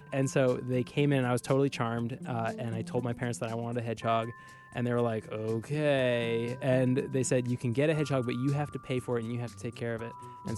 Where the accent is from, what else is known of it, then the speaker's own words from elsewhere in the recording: Gilmanton Iron Works, New Hampshire, United States; Okay, so I am from Gilmanton Iron Works, New Hampshire. I went to the Gilmanton School, which goes, it's K-8.